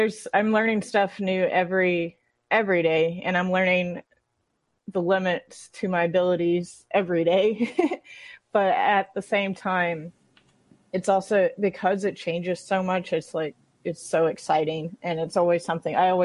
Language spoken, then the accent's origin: English; Dallas, Texas, United States; now in Indiana, United States; I'm originally actually from Dallas, Texas. I moved here about 9-10 years ago.